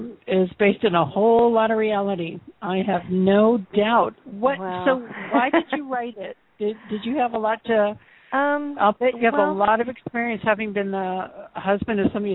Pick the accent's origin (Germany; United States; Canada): Canada; although I was brought up Anglican in Canada and was involved in the Episcopal Church and stuff